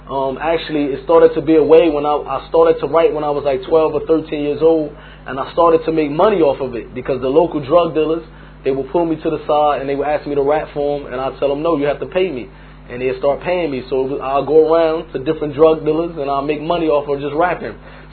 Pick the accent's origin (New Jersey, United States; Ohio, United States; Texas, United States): New Jersey, United States; Newark; born there; I was born in Newark, New Jersey, to an African-American father and a Puerto Rican and Cuban mother.